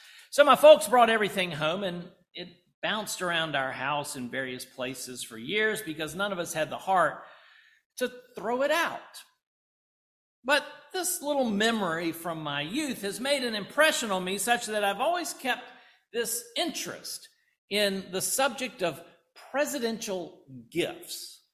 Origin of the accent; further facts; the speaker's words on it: Mobile, Alabama, United States; a candidate for the presidency came through my hometown, Mobile, Alabama, not a place that many candidates ever pass through